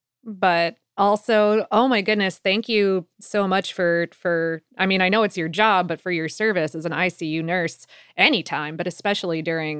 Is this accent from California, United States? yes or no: no; Florida, United States; I don't necessarily get it, but I grew up in Florida, so I'm like, why?